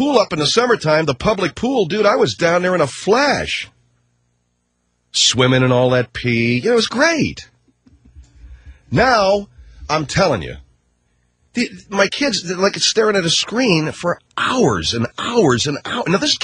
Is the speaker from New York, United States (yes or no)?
no; Arcadia, California, United States; Especially growing up where I grew up in Arcadia, there was mountains.